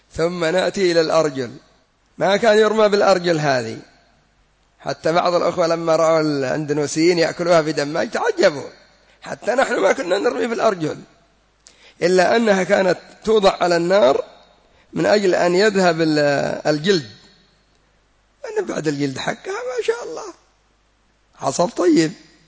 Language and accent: Arabic; Yemen; وعندنا في اليمن يعجبهم لحم العجول